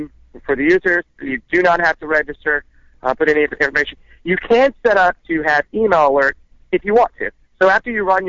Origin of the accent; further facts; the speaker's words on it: Tennessee, United States; now in New York City, United States; I'm originally from Tennessee. I was from Tennessee. I went to the University of Tennessee, left there after college.